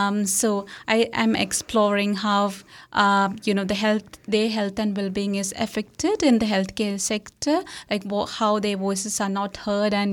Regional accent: India; moved away as an adult; now in Palmerston North, New Zealand; So I'm from India. I came to Palmerston North in 2019.

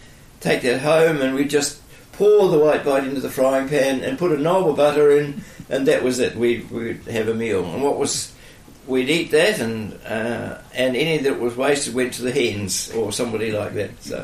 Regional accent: Richmond, Tasman, New Zealand; born there; I was born in Richmond, Nelson, in 1928, and my parents … he was a cheese and butter maker at Waimea

